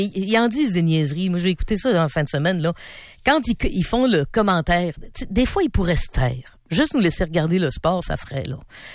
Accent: Montreal, Quebec, Canada; moi j'ai été élevé à Montréal

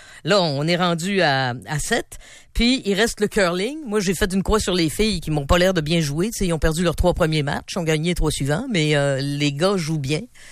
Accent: Montreal, Quebec, Canada; moi j'ai été élevé à Montréal

